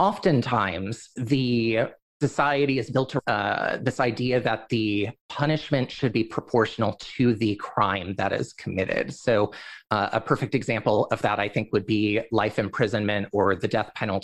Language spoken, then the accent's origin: English; United States; I'm from the United States, and the United States is a very, very individualistic culture